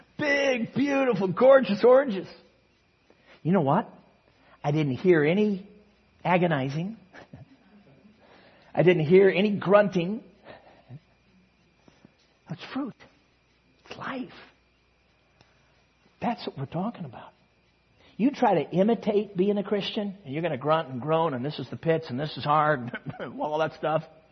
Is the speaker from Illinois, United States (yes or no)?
yes; Chicago, Illinois, United States; Now, I grew up in Chicago. Several years in the inner city. And then out in the suburbs.